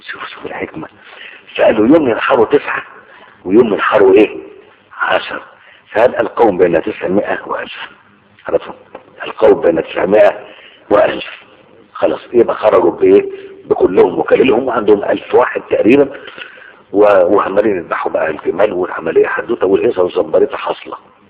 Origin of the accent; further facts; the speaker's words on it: Egypt; تعال بص عندنا في مصر الفلاحين في الدلتا وجه واحد